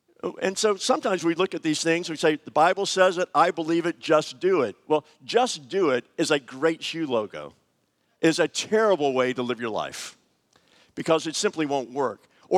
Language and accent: English; Southern United States, United States; I'm a Southerner. I like grits.